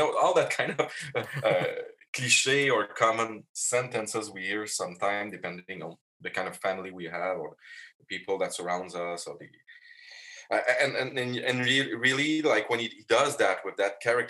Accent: Montreal, Quebec, Canada; we shot a movie in Montreal, we're French Canadian here

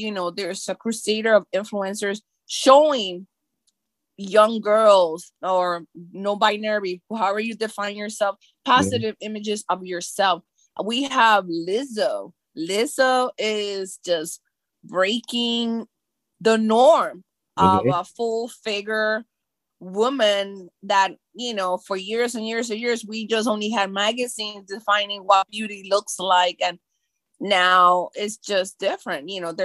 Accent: Miami, Florida, United States; or even myself, which my hometown is Miami, Florida, Dwayne Wade

